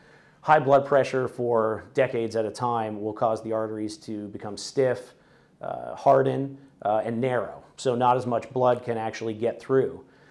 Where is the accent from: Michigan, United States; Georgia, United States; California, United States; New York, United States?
Georgia, United States; Kennesaw; So I grew up in Kennesaw, just a little ways away from here, and went to college at UGA.